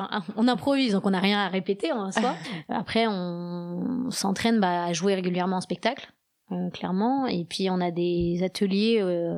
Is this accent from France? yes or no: yes; France; excusez-nous, mais on est de France, on connaît pas, par exemple.